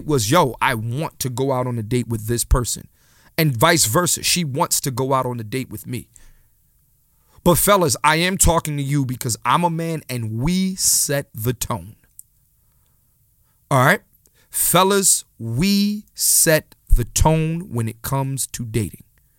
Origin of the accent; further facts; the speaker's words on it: Philadelphia, Pennsylvania, United States; I'm from Philly.